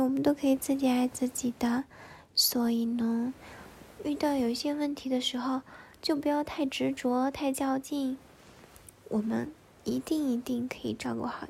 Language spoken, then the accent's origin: Chinese; Guiyang, Guizhou, China; 我们贵阳那边的话，就会喊宝贝的人喊幺儿，喊乖乖。